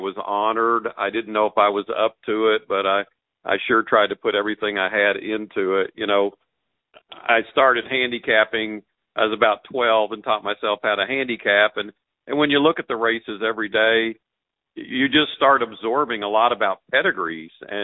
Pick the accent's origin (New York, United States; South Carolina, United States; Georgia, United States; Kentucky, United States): Kentucky, United States; invited to Chile one time, and then as I was there, got invited to the races, and they found out that I was from Kentucky.